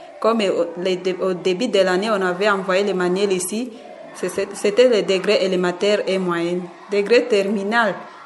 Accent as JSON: {"language": "French", "town": "Faradje", "region": "Haut-Uélé", "country": "DR Congo", "said": "Alors moi, je suis venue des territoires de Farage. Je suis formée aussi de Souda, Yei, district de Yei."}